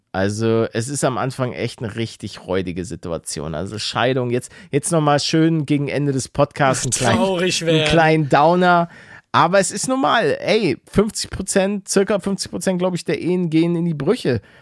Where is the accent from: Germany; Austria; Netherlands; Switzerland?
Netherlands; Du sagst manchmal Holländer zu uns, aber wir sind Niederländer.